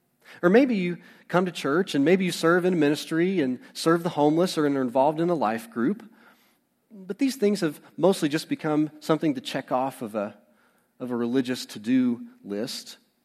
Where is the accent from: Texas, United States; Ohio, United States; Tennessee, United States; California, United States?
Tennessee, United States; I grew up in East Tennessee, and I've lived here in Middle Tennessee for almost 6 years now.